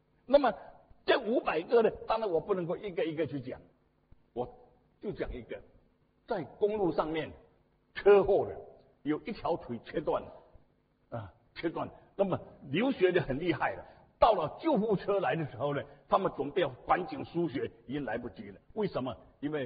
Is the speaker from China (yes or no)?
yes; Xiamen, Fujian, China; 我是厦门人，厦门一个中山公园，那你们知道。